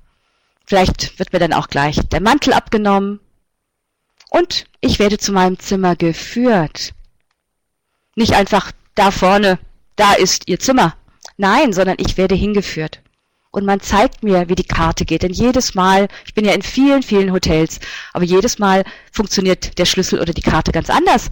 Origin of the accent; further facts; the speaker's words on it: Germany; Ich bin Deutsche, ich habe auch deutsche Eltern.